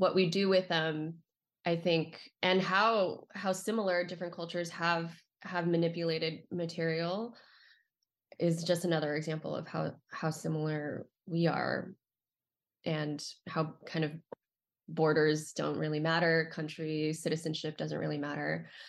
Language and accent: English; California, United States; I'm from Southern California, so my intro was San Diego and Tijuana and how similar they are.